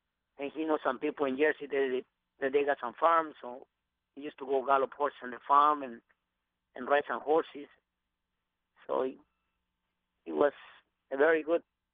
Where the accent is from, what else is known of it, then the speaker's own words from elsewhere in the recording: Mexico; English is a second language; now in United States; everybody back home, we trying to come to the United States for a better living.